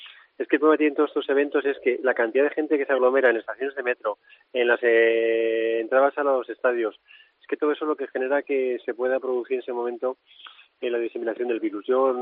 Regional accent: Community of Madrid, Spain; y como madrileño, les agradezco mucho el intento

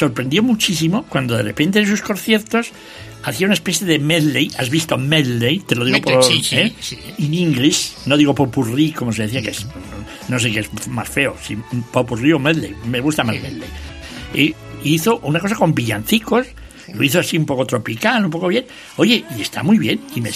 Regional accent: Vitoria, Basque Country, Spain; vuelvo a Vitoria, le echo mucho de menos yo a mi pueblo. Bueno, mi pueblo, que es una ciudad de 200,000 habitantes, pero bueno, y capital de Euskadi, o sea que fíjate, ahora somos capitalinos, somos vascos españoles capitalinos

